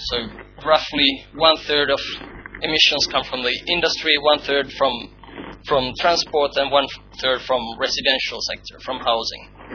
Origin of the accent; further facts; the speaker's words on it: Finland; English is a second language; now in United Kingdom; I come from Finland